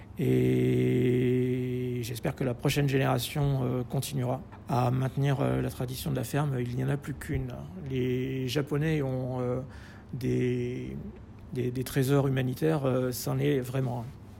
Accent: Auvergne-Rhône-Alpes, France; c'est le fromage j'ai grandi au Cantal.

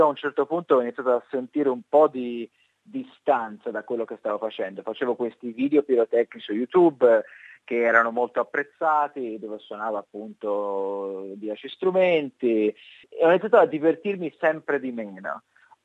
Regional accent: Tuscany, Italy; Io sono cresciuto in Toscana tra Pisa e Firenze.

